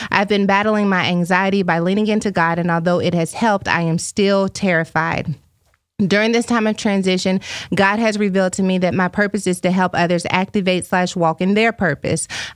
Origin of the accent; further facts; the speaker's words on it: California, United States; I was also born and raised in the Bay, where I reside to this day. The Bay Area is home.